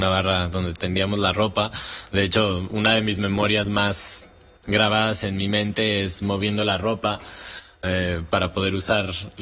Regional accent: Mexico; soy el primer mexicano en pisar muchos de los escenarios más importantes del mundo

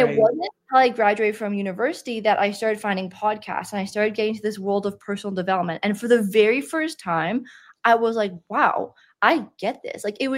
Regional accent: Canada; I'm from Canada. So I grew up, it was like negative 30.

